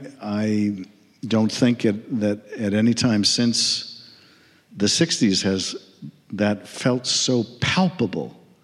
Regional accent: Boston, Massachusetts, United States; Well, I grew up in Boston, and so having an affinity for the Kennedys is in part of the air that you breathe.

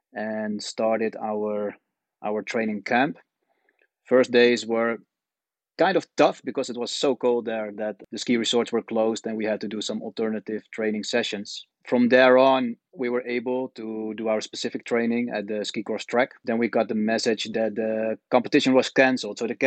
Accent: Netherlands; I'm born and raised in the Netherlands, right?

